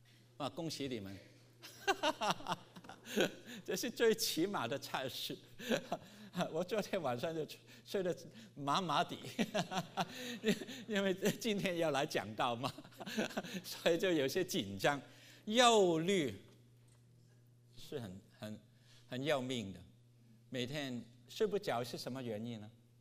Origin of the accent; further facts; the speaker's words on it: Hong Kong; 我从香港来，香港700万人